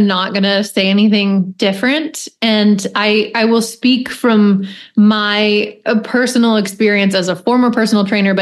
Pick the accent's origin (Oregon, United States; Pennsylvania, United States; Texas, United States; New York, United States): Pennsylvania, United States; Lancaster; So we had Salatai was the restaurant in my hometown, Lancaster, Pennsylvania.